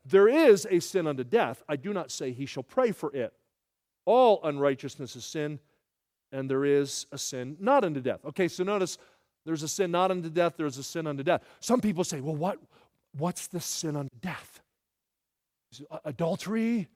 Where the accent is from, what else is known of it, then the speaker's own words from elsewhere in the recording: Sewell, New Jersey, United States; I grew up in the next town. My dad grew up in Pittman. I was raised in Sewell, the next town over.